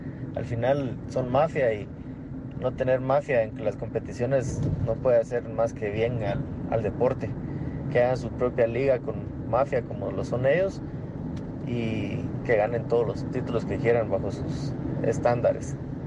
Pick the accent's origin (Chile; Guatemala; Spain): Guatemala; soy de Guatemala.